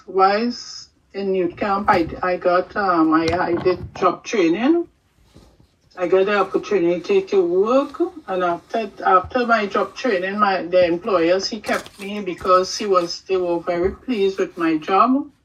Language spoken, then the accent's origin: English; Trinidad & Tobago; I grew up in South Trinidad. I don't remember much about my childhood. I grew up with a stepmother.